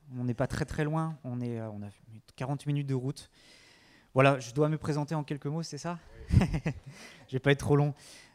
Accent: Brittany, France; Avant, nous étions sur Angoulême, en Charente. Je ne sais pas s'il y en a qui savent où c'est. Et puis, de base, je suis de Bretagne.

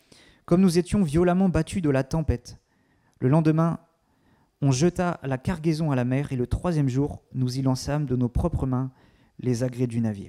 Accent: Brittany, France; Avant, nous étions sur Angoulême, en Charente. Je ne sais pas s'il y en a qui savent où c'est. Et puis, de base, je suis de Bretagne.

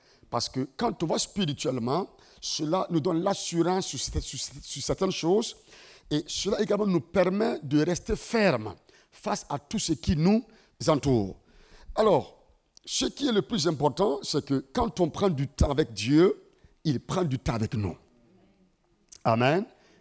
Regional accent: Ouagadougou, Centre, Burkina Faso; je viens du Burkina Faso précisément à Ouagadougou et je suis pasteur dans une église assemblée de Dieu qu'on appelle Temple Péniel.

